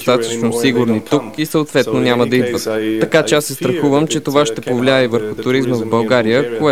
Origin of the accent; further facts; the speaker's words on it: Germany; Bulgarian is a second language; Аз съм от Германия и знам, че германските туристи също са много чувствителни.